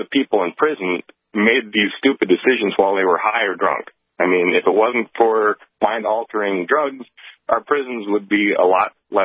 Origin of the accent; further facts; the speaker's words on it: Battle Lake, Minnesota, United States; You know, when I grew up in Battle Lake, Minnesota, nobody locked their house or their car then either